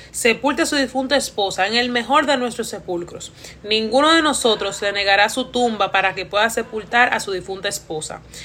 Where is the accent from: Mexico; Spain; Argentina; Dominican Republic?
Dominican Republic; como buena dominicana